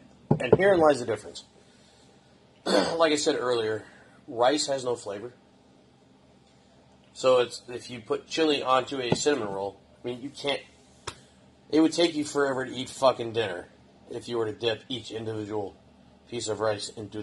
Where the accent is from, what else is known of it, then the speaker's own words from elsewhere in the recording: New York, United States; New York.